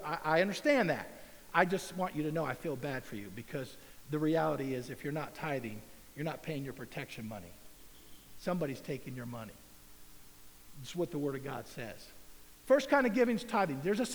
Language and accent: English; United States; I'm American. I love hot dogs. I love pizza.